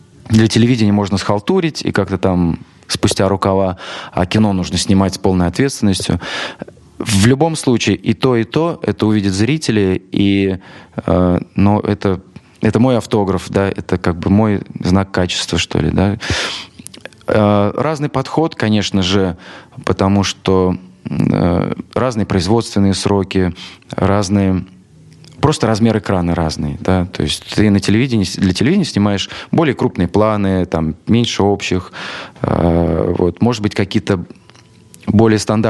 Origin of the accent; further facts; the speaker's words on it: Ural, Russia; also born or lived in Tyumen Oblast; Ну, я сам родом с Урала, с маленького городка.